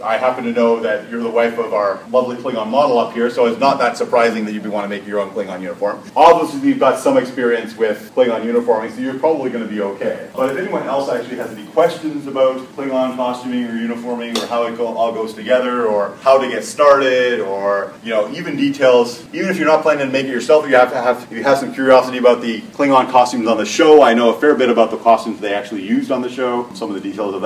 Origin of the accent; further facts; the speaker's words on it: Montreal, Quebec, Canada; I'm from Montreal, so I had I was going to Concordia University in the theater department